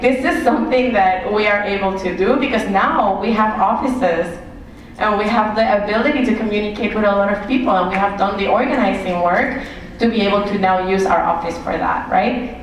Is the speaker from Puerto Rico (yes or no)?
yes; Puerto Rico; So I am from Puerto Rico, as probably many of you know